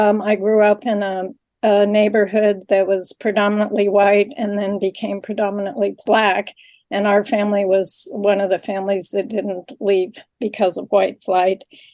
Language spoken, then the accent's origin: English; Denver, Colorado, United States; So I grew up in Denver, Colorado